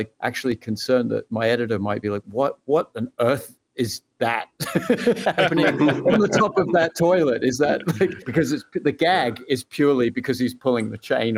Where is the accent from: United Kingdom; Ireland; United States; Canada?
United Kingdom; England; moved away; I grew up in England, and I moved here many years ago